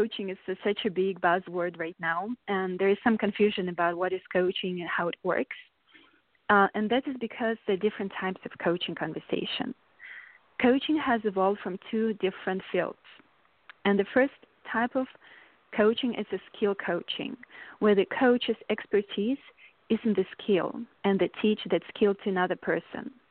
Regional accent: Saint Petersburg, Russia; English is a second language; moved away as an adult; now in United States; I'm originally from Russia, St. Petersburg

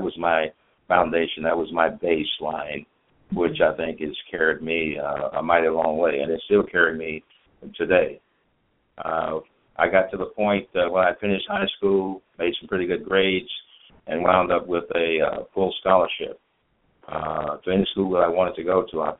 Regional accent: Houston, Texas, United States; Houston Texan, growing up in Houston, pretty big city, 4 or 5 million down there now. When I was growing up, it's a small country town.

